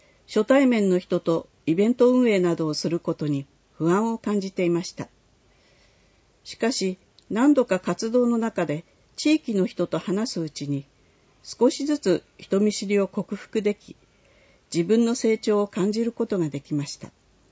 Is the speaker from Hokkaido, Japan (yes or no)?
yes; Ebetsu, Hokkaido, Japan; 私は江別市出身なのですが